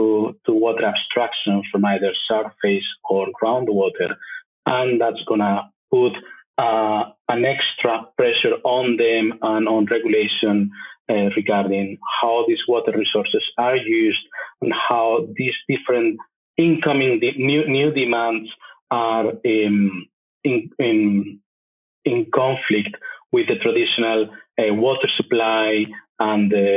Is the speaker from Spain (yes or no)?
yes; Spain; also born or lived in England; now in Aberdeen, United Kingdom; I'm originally from Spain